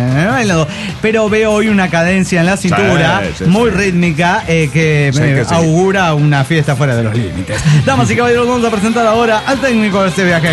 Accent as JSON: {"language": "Spanish", "country": "Argentina", "said": "quería decirles algo que acontece en mi país, la República Argentina."}